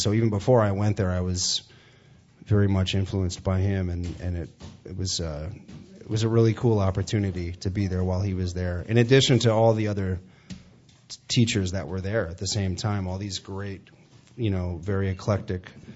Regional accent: Lake Forest, Illinois, United States; I did. I grew up in the North Shore

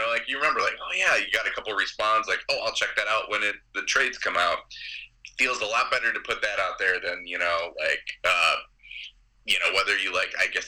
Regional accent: South Beloit, Illinois, United States; I grew up in South Beloit, Illinois, right outside of Rockford, Illinois.

